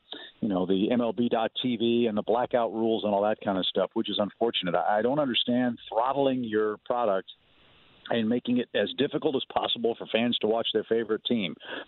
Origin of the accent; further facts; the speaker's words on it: Midwest, United States; Look, I, like so many kids, I grew up in the Midwest.